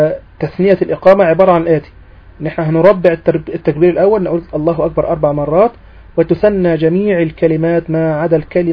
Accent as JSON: {"language": "Arabic", "country": "Egypt", "said": "وهي هي المعمول بها عندنا في مصر، يعني المؤذنين عندنا يؤذنون على هذه الصفة في مصر"}